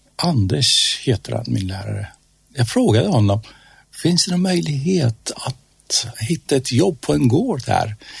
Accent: Iran; Swedish is a second language; now in Sunne, Sweden; jag är uppvuxen en storstad i Iran och alltid drömt om att bo ute på landet. Och när jag hamnade här i Sunne

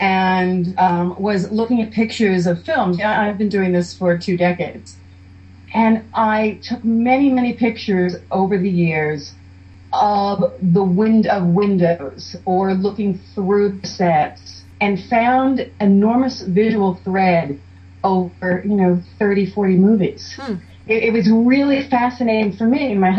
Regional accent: New York, United States; I grew up in New York and studied art, painting, printmaking, and then went on to stage design, theater arts.

